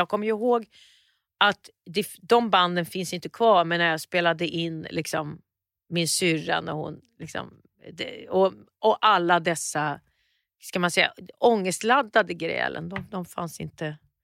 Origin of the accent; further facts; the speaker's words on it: Västerås, Västmanland County, Sweden; Och då bodde vi i Huvudsta. Vi hade flyttat från Västerås då. Jag saknade Västerås.